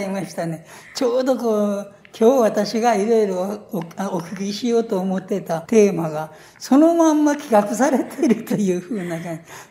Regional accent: Nishinomiya, Hyogo, Japan; 僕ら小さい頃から西宮にいて、ここは関学や、ここは関学やと言われてきました。

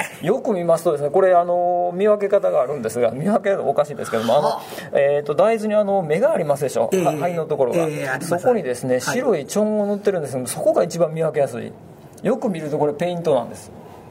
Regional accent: Kochi, Japan; 高知や、そうですね、高知出身ですね。

